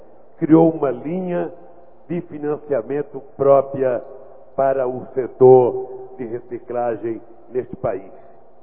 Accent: Northeast Region, Brazil; como eu, é nordestino, de fala fácil e muito ligeiro

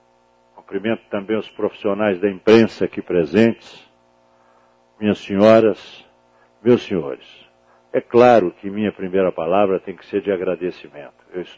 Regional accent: Muriaé, Minas Gerais, Brazil; also born or lived in Caratinga; Eu sou do Muriaé e do Caratinga, Mauaçu fica entre as duas.

